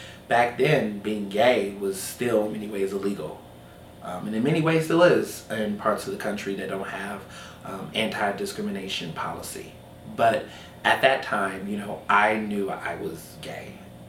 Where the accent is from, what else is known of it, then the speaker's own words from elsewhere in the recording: the South, United States; Growing up in the South, you know, I was in a school with mostly black and brown kids, mostly African American and Latinx, you know, kids.